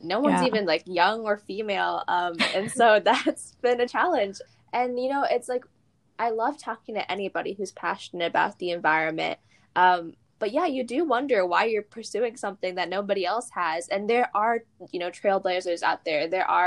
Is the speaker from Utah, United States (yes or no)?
no; Indiana, United States; and granted, I'm from Indiana, so that's already unlikely.